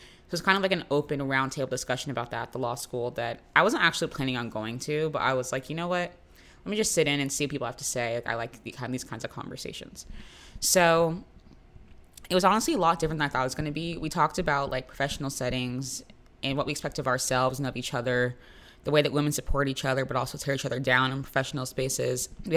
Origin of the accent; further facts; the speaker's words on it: Florida, United States; like growing up in Florida, even being in New York, where like there are more people that look like me.